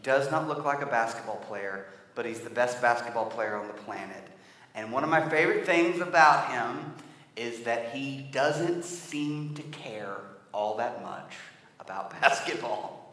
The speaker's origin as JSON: {"language": "English", "region": "Arkansas", "country": "United States", "said": "I'm from Arkansas. We have a JV college football team."}